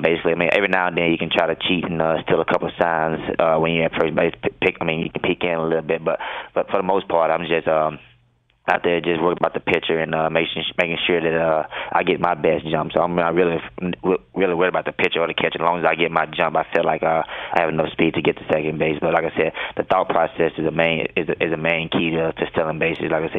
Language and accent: English; Mississippi, United States; I mean, like growing up in Mississippi, I love chicken.